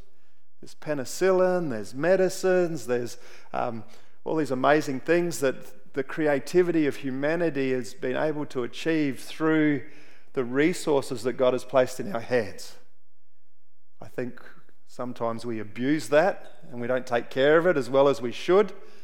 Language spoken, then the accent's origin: English; Central Australia, Australia; because I grew up in Central Australia